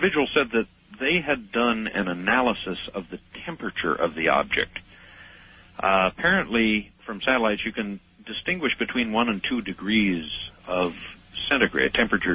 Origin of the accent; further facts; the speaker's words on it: Missouri, United States; born there; and I was born in Missouri, by the way.